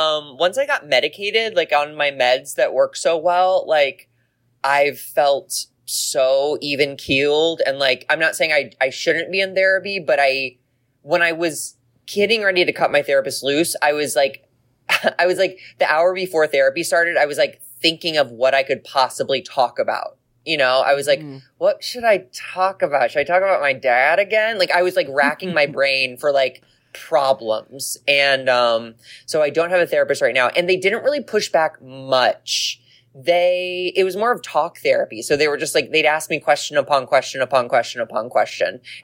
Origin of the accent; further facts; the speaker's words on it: St. Louis, Missouri, United States; St. Louis, Missouri.